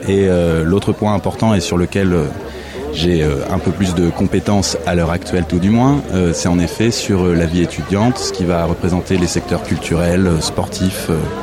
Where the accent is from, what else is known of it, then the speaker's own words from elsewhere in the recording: Chartres, Centre-Val de Loire, France; Je suis originaire de Chartres.